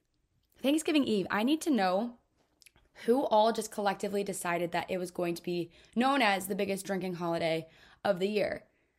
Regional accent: Painesville, Ohio, United States; But I'm back in my hometown, none other than Northeast Ohio, Lake County, Painesville.

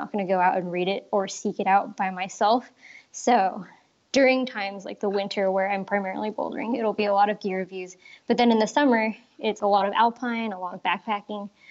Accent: California, United States; I grew up really close to the Santa Cruz Mountains, and somebody had told my parents about the summer camp up there.

